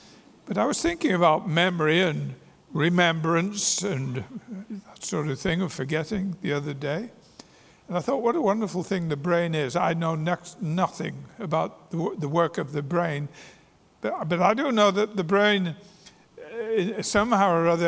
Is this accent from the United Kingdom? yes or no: yes; England, United Kingdom; One, I'm English, and I'll leave you to figure out the other one.